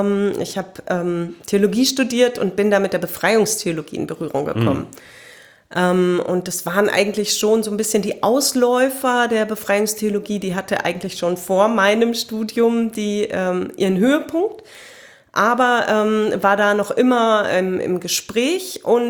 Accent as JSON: {"language": "German", "region": "North Rhine-Westphalia", "country": "Germany", "tie": "born or raised there", "said": "Ja, ich bin geboren im Sauerland, wenn ich mal so weit aushole. Sehr gerne da aufgewachsen"}